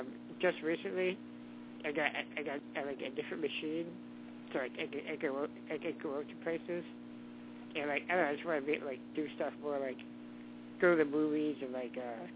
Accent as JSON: {"language": "English", "town": "Boston", "region": "Massachusetts", "country": "United States", "said": "I'm from Boston."}